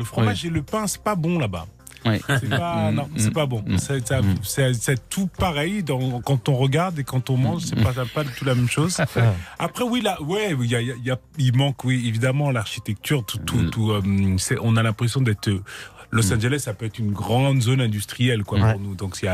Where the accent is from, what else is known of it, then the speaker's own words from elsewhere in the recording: Trappes, Île-de-France, France; Moi j'ai grandi à Trappes, pas très loin de Versailles